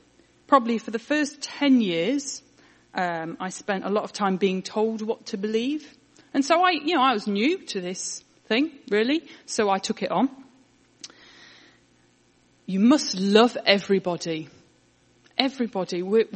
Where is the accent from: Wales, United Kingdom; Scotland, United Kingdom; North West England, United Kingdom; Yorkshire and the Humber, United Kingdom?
Yorkshire and the Humber, United Kingdom; Sheffield; moved away as an adult; And I come from a town called Sheffield in Yorkshire, in England, up north.